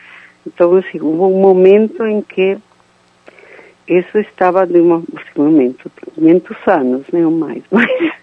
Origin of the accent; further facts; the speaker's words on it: Argentina; Portuguese is a second language; now in Brazil; Eu sou imigrante no Brasil e minha família foi imigrante na Argentina. E durante minha infância na Argentina havia uma convivência ótima entre muçulmanos e católicos